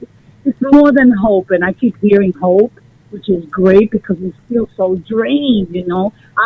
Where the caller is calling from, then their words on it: Bronx, New York, United States; from the Bronx